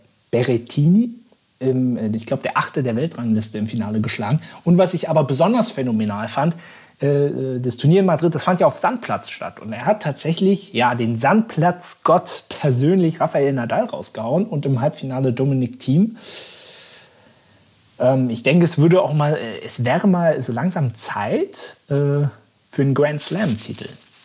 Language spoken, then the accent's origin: German; Berlin, Germany; für uns als Berliner doch endlich mal wieder toll